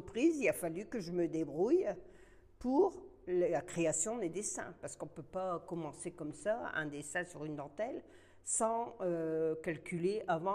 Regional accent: Caudry, Hauts-de-France, France; also born or lived in Cambrai; je suis née à Cambrai, mais enfin, je suis d'habitation de Caudry. J'ai toujours été caudrésienne.

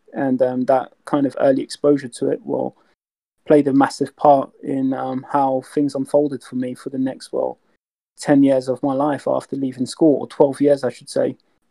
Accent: London, United Kingdom; I am 34 years old. I am from North London. I represent a black and ethnic minority background. My original background is black African

